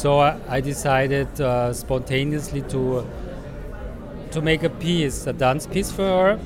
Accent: Munich, Bavaria, Germany; English is a second language; I'm from Germany, from Munich. Mm-hmm. I worked there as a dancer and choreographer since 25 years.

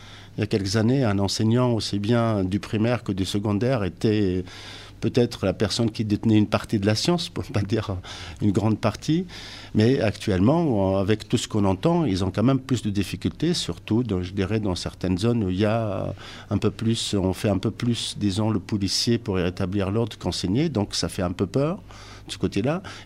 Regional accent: Hauts-de-France, France; Comme chez nous dans le Nord

